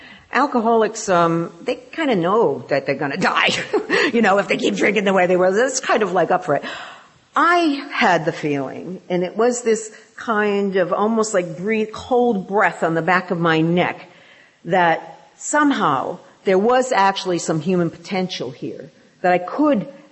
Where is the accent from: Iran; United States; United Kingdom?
United Kingdom; London; it says on the thing that I am from London, so I mean, I'm sorry about the no Kate Middleton accent